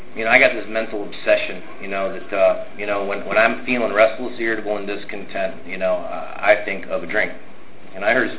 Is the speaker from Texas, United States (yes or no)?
no; Detroit, Michigan, United States; I grew up in Detroit, Michigan. Go Red Wings.